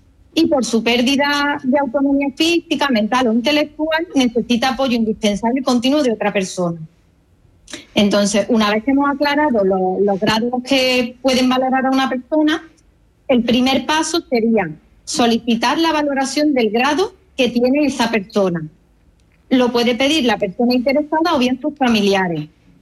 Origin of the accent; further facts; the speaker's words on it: Córdoba, Andalusia, Spain; now in Málaga, Spain; Sí, soy cordobesa, aunque resido en Málaga.